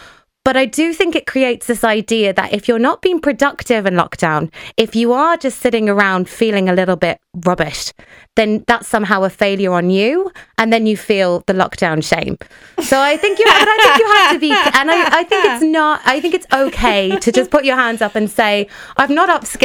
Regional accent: England, United Kingdom; I mean, I'm from England, so I'm kind of abroad when we went into lockdown. So I'm away from my parents.

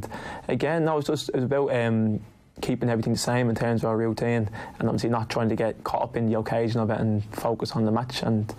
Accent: Crumlin, Leinster, Ireland; my father's from Cape Verde Islands, as I think a lot of people have got to know the last few weeks, and my mum is Irish. We grew up in Crumlin. I live in Crumlin all my life.

